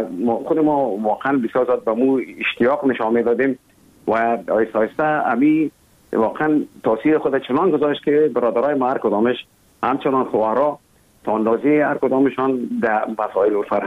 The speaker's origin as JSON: {"language": "Persian", "region": "Kabul", "country": "Afghanistan", "tie": "born there", "also_born_or_lived": "other provinces", "said": "اصلا زادگاه من کابل است، ولی همطور که گفتم زیاد ما در دیگه ولایت هم بودیم"}